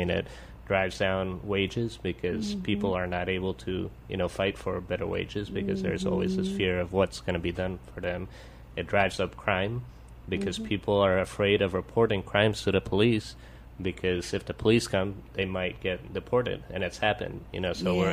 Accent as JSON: {"language": "English", "country": "Nicaragua", "tie": "born or raised there", "said": "Yeah, and I grew up in Nicaragua. I'm a dual citizen, actually, of the U.S. and Nicaragua"}